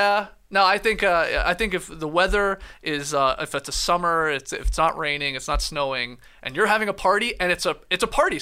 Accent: Canada; JD, my house was a shithole, my first house growing up in Canada.

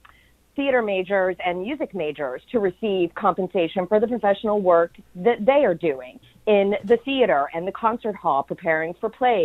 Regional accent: Texas, United States; I grew up in Texas in a town with a big state school.

